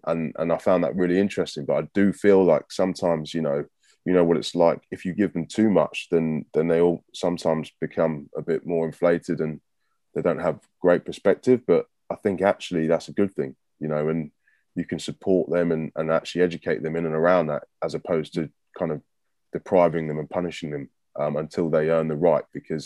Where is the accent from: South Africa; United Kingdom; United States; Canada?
United Kingdom; London; as a young lad growing up in London